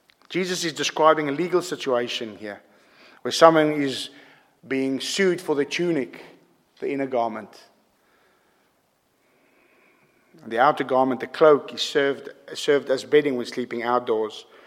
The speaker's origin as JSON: {"language": "English", "country": "South Africa", "said": "For me as a South African, this is very hard."}